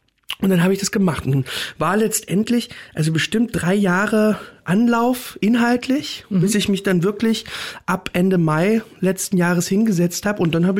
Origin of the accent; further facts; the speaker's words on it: Berlin, Germany; ich bin da geboren, ich lebe da mein Leben lang, ich war auch mal im Friedrichshain, da wo es richtig cool ist, das habe ich dann aber auch nur 2 Jahre ausgehalten